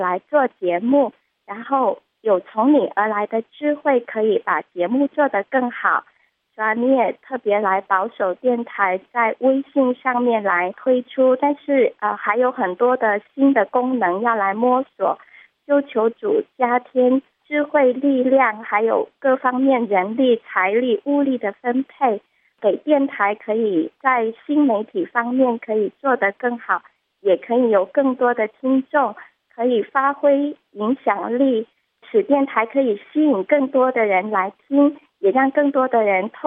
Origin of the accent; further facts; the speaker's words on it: Guangdong, China; 大家好，我是广东的